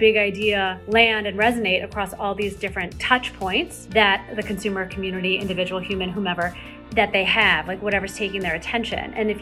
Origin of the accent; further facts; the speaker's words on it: Missouri, United States; I mean, I grew up in Missouri. I didn't grow up in the tri-state area or LA.